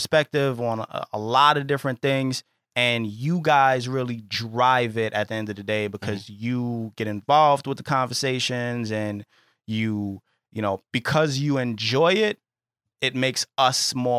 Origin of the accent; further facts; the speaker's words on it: East Coast, United States; But ES just stands for East Side, because we're from the East Coast, so we put that.